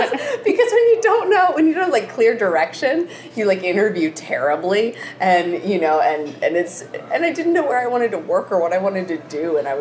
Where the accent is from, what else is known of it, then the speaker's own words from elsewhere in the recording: New Jersey, United States; also born or lived in Conway, South Carolina; now in Asheville, United States; Yes, I was born in South Carolina, in Conway, South Carolina. I did end up living in New Jersey growing up there, I moved back down to the South to open a couple restaurants in Asheville, North Carolina.